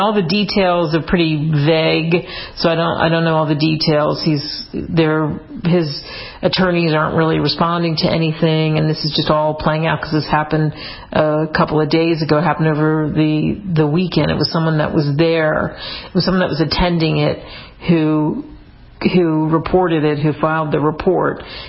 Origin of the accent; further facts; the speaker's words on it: Cherry Hill, New Jersey, United States; I grew up in Cherry Hill, New Jersey.